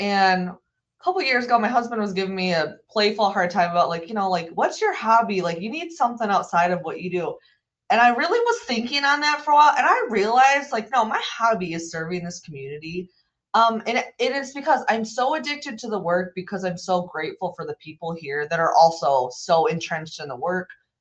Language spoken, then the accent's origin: English; Muskegon, Michigan, United States; I grew up in Muskegon. I am a proud Oak Ridge public school product of public school. I love Muskegon now.